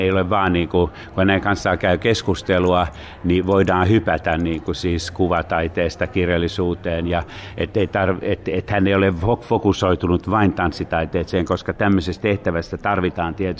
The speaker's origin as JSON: {"language": "Finnish", "town": "Pori", "region": "Satakunta", "country": "Finland", "said": "Et meillähän on sama tausta sikäli, että me molemmat tulemme Porista."}